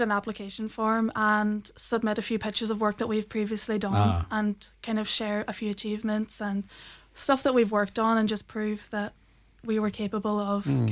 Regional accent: Donegal, Ulster, Ireland; I was very inspired by my hometown, you know, Donegal.

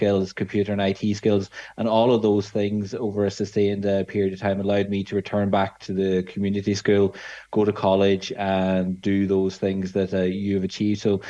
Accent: Clonmany, Ulster, Ireland; you hear from my accent, I'm actually from Donegal up there in Clamany out in Uris.

